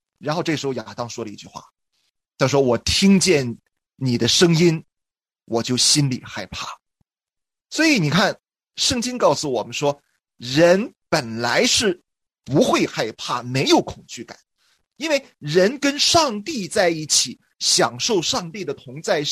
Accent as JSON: {"language": "Chinese", "country": "China", "said": "我们中国人呢特别喜欢平安啊，我们说金山银山也不如家宅平安"}